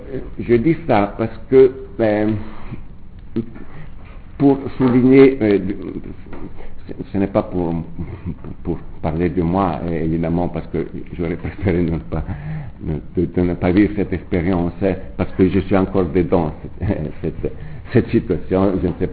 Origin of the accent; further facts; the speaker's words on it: Switzerland; en tant que Suisse est présent à ce débat